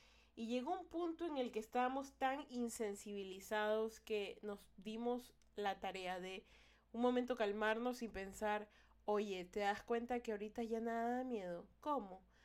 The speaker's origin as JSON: {"language": "Spanish", "town": "Guayaquil", "region": "Guayas", "country": "Ecuador", "said": "yo soy de Guayaquil, Ecuador, ¿ya?"}